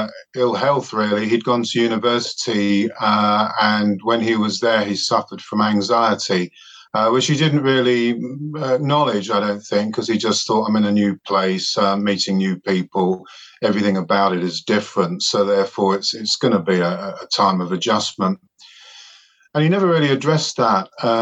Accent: London, United Kingdom; I come from South London, not far from where you come from.

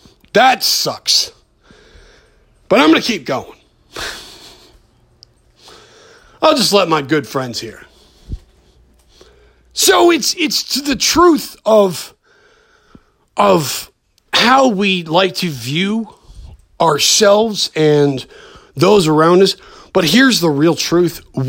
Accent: United States; Well, I'm an American and I have roots in I'm like Icelandic.

